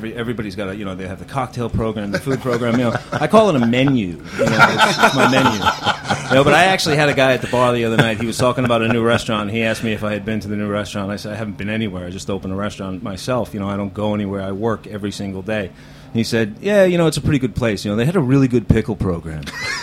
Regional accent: Brooklyn, New York, United States; you know, I grew up in Brooklyn, and everybody knew each other.

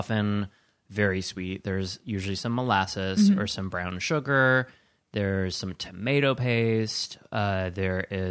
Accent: Wisconsin, United States; So I grew up in Wisconsin.

